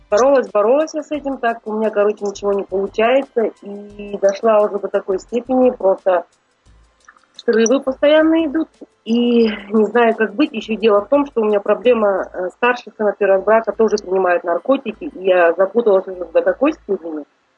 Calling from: Germany; Да, я из Германии.

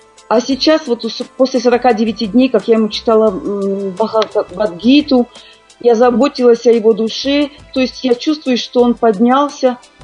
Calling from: Belgium; Я живу в Бельгии.

